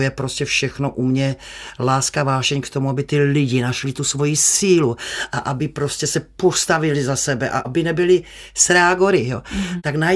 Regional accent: Vysočina Region, Czechia; Já třeba dělám i workshopy ještě pořád u nás na Vysočině, kde lidé přijedou a já ještě i vařím.

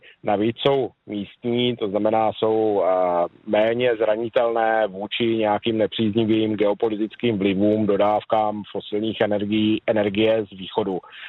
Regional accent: Olomouc, Olomouc Region, Czechia; Já zdravím do Olomouce, původně jsem Olomoučák, dokonce jsem Olomoučák, jenom přes týden pracuji v Praze, takže teď zdravím skutečně z Prahy.

